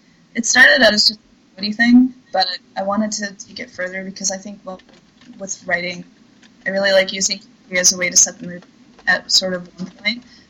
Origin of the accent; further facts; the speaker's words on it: New York, United States; whereas, like, I'm originally from New York. If not for technology, we would never have met.